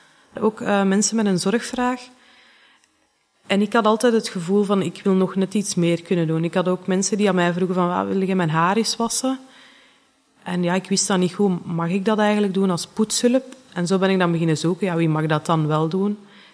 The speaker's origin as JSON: {"language": "Dutch", "town": "Scherpenheuvel", "region": "Flanders", "country": "Belgium", "said": "ben 31 jaar en ik ben hier zorgkundige in Keijof. En ik kom van Scherpenheuvel, dus dat is wel een eindje."}